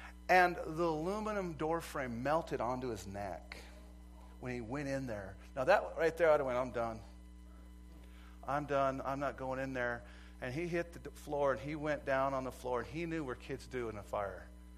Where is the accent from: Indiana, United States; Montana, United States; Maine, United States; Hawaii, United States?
Montana, United States; I'm a farmer from Montana